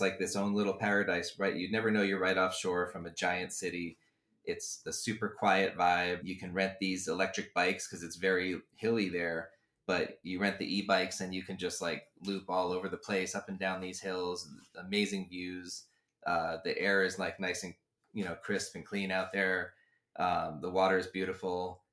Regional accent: East Coast, United States; I grew up in the East Coast where like you had to get there early in the morning.

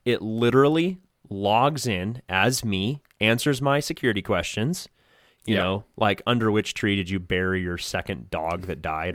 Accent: United States; as an American, that sounds like government to me, which means like it's bad.

